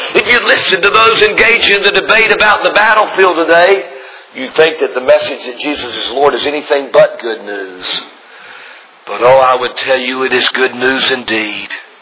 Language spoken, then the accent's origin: English; Fayetteville, North Carolina, United States; I was born and reared in Fayetteville, North Carolina. I hope you won't hold that against me.